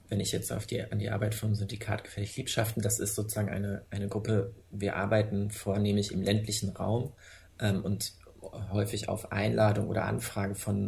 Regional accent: Lower Saxony, Germany; ich bin in Niedersachsen groß geworden und habe da auch studiert.

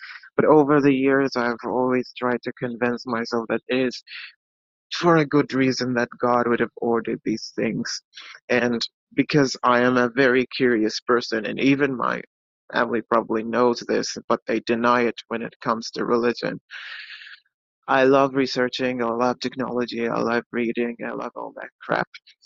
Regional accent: Bahrain; Hi, I am an atheist from Bahrain.

